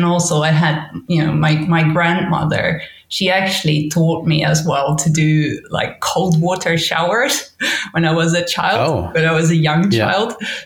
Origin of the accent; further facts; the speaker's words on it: Netherlands; But I do think it started out somewhere with me growing up in the Netherlands, actually, at the North Sea.